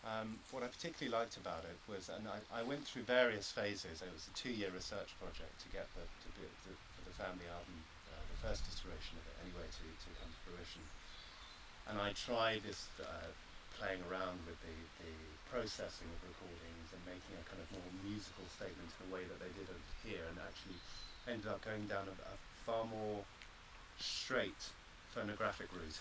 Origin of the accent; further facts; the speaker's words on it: Brighton, South East England, United Kingdom; All the locations were in and around my hometown of Brighton.